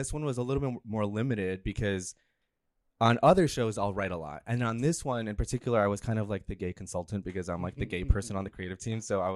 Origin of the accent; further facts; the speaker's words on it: New Jersey, United States; I'm from Jersey. I went to college in Connecticut, and my major has nothing to do with entertainment.